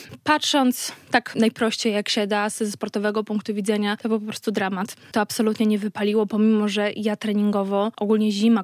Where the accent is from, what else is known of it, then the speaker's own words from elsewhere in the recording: Podlaskie Voivodeship, Poland; No kocham nasze Podlasie. Tutaj się wychowałam co prawda na Suwalszczyźnie, ale dla mnie to jest jedno i to samo.